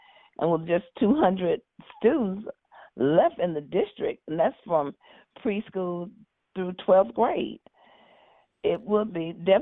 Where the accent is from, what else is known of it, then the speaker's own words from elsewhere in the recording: Cairo, Illinois, United States; I was born and raised in Cairo. I only left to go to college, and then I came back home and worked in the school system for 34 years.